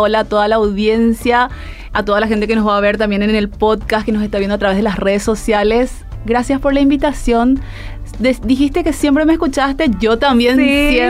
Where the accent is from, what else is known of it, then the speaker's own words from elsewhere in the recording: Villarrica, Guairá, Paraguay; yo soy de Villarrica. Soy del interior del país.